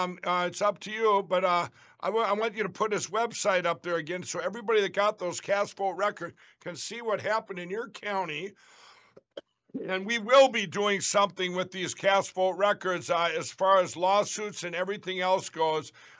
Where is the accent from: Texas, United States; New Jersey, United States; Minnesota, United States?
Minnesota, United States; do you know in my home state of Minnesota that Scott Jensen in my hometown here is now tied with my horrible governor, Waltz?